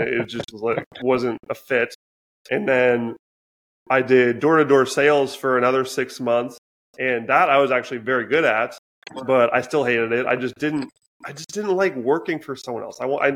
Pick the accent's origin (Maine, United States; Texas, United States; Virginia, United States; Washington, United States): Washington, United States; Seattle; also born or lived in Portland; From the northwest of the U.S., so the Seattle area. I was born in Portland, moved up to Seattle area.